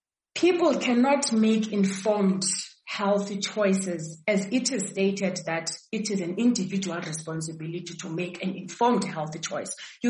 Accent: Mthatha, Eastern Cape, South Africa; I am from Mthatha in the Eastern Cape.

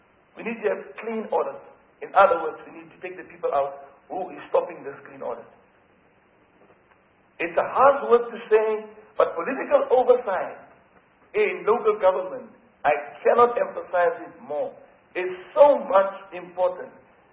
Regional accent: Northern Cape, South Africa; I'm also a member of the Select Committee on COCTA and the NCOP, and I'm from the Northern Cape.

